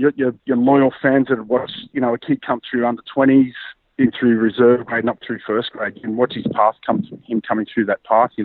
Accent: St. George, New South Wales, Australia; Because I grew up in the St. George area. My family were a St. George team.

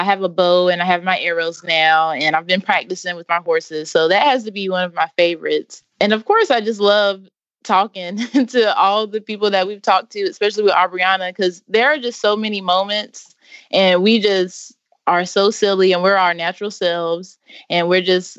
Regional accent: Wendell, North Carolina, United States; I'm from Wendell, North Carolina. And I grew up with horses

